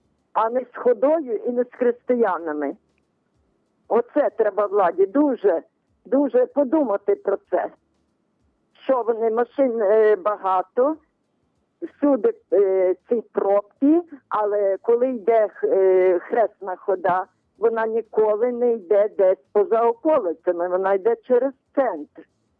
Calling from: Lviv, Lviv Oblast, Ukraine; я зі Львова

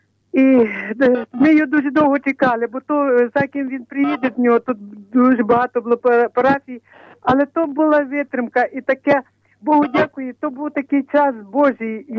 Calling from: Kamianets-Podilskyi, Khmelnytskyi Oblast, Ukraine; Це Пресвятого Серця Ісуса

